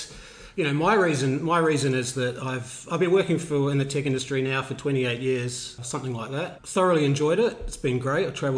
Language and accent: English; New Zealand; I grew up in New Zealand.